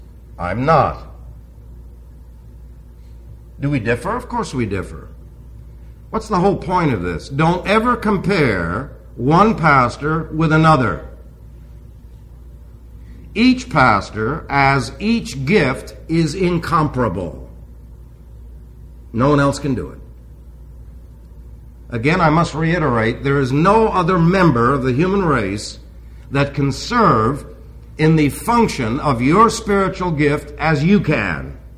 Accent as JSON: {"language": "English", "town": "New York City", "region": "New York", "country": "United States", "tie": "born or raised there", "first_language": "Greek", "second_language": "English", "said": "Not all pastors were born and raised in New York City, as I was. Not all pastors have as their second language English, and their primary language Greek, as I did."}